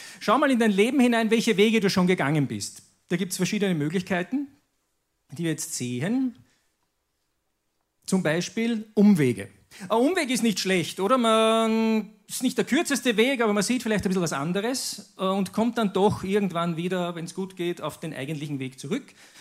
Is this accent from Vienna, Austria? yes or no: no; Tyrol, Austria; Und das ist die Lehre vom Gipfel, gell? Bei uns in Tirol oder sonst wo.